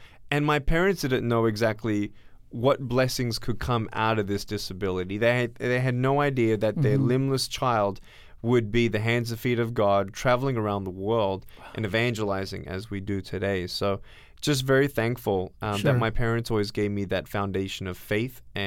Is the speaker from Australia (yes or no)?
yes; Australia; born there; I was born in Australia 31 years ago with no arms, no legs.